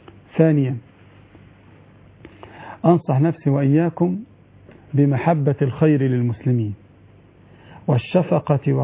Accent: Kafr El Sheikh, Kafr El Sheikh Governorate, Egypt; وهذه المستويات عندنا في كفر الشيخ

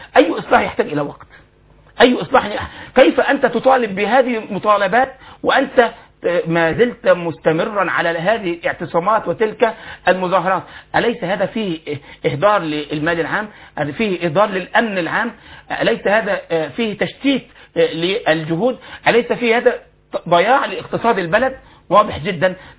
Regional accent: Egypt; بل كمصريين

